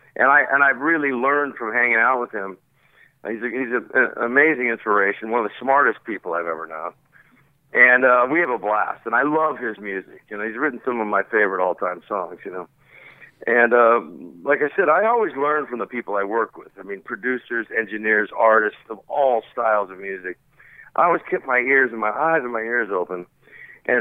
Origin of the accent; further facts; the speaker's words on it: North Hollywood, California, United States; We grew up in North Hollywood, you know? We're not just throwing together studio guys. Somebody started that rumor. But we went to high school together. We grew up together